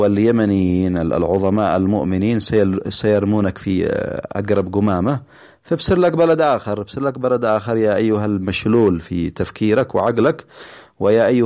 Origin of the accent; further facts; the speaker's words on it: Yemen; احنا شعب يمني مسلم عربي مسلم، احنا مسلمين.